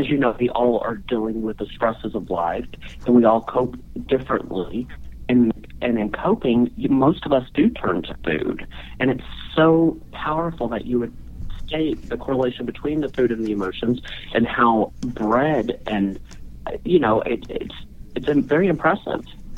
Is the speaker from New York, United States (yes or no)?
no; Texas, United States; From Texas.